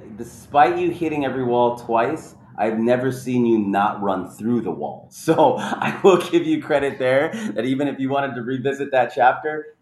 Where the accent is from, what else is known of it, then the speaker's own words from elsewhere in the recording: Los Angeles, California, United States; also born or lived in Arizona; I would claim that I'm from Arizona. I grew up in Los Angeles, went out to Arizona during the LA riots time just to escape, you know, inner city turmoil.